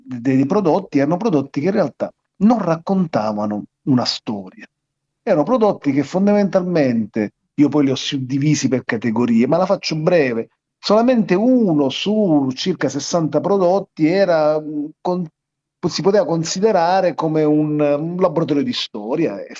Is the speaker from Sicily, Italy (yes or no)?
yes; Catania, Sicily, Italy; per la realtà catanese, essendo io catanese